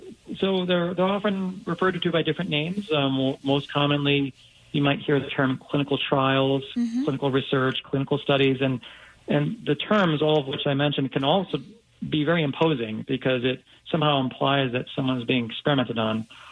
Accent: New York, United States; when I was growing up in New York

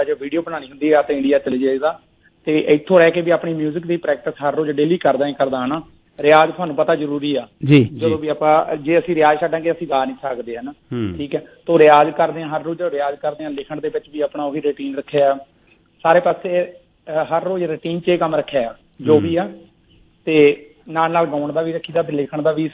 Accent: Bahibalpur, Punjab, India; ਮੇਰਾ ਪਿੰਡ ਬਹਿਲਪੁਰ ਜੀ, ਜ਼ਿਲ੍ਹਾ ਹੁਸ਼ਿਆਰਪੁਰ ਦੇ ਵਿੱਚ ਪੈਂਦਾ। ਅਸਲ ਚ ਬਹਿਬਲਪੁਰ ਆ ਤੇ ਸ਼ਾਰਟ ਚ ਆਪਾਂ ਬਹਿਲਪੁਰ ਕਹਿ ਦੇਈਦਾ ਆ।

